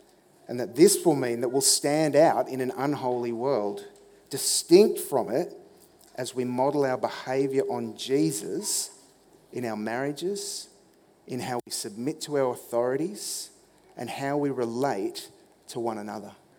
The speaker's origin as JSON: {"language": "English", "town": "Sydney", "region": "New South Wales", "country": "Australia", "tie": "born or raised there", "said": "And when I was a kid growing up in Sydney, one of my favourite birthday party or youth group outing fun parks"}